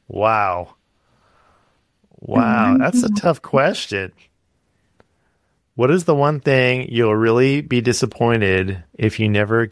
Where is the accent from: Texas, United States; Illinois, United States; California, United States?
California, United States; and so we're both from California